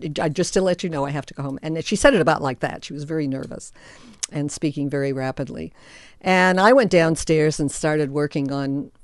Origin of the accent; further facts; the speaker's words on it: Framingham, Massachusetts, United States; also born or lived in New York City; now in Gustavus, United States; I grew up in Framingham Center, Massachusetts, okay. And then also in Greenwich Village New York City.